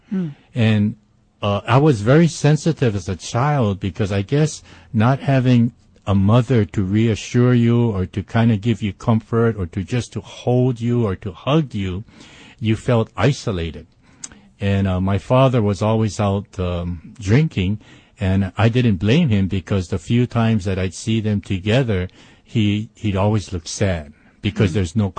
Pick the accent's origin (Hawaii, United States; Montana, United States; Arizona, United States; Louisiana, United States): Hawaii, United States; Honolulu; I grew up in Makiki, and that's right in the heart of Honolulu. And, you know, this, I was born in 1947.